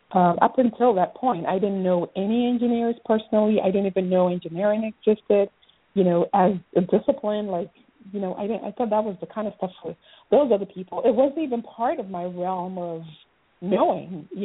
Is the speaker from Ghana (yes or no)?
yes; Ghana; Because also growing up in Ghana, and I don't know if it's still the same way today